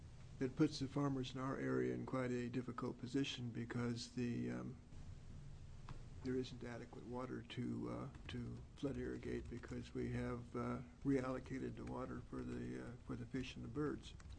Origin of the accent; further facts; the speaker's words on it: United States; I'm from the Klamath area, in Tudor Lake, Lower Klamath, and so forth.